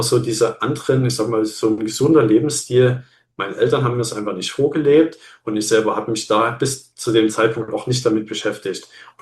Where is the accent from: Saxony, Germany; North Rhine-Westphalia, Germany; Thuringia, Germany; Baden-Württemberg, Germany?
Saxony, Germany; Dresden; ich habe angefangen zu studieren in Dresden, meiner Heimatstadt.